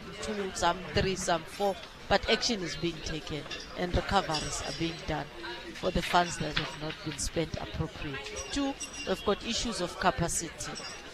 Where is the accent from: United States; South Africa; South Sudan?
South Africa; not only as COCTA, not only as SALGA, but as South African citizens.